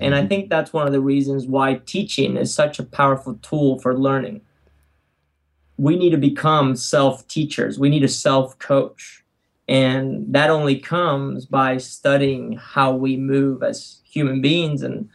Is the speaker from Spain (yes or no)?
yes; Spain; I grew up in Spain as a gymnast, of course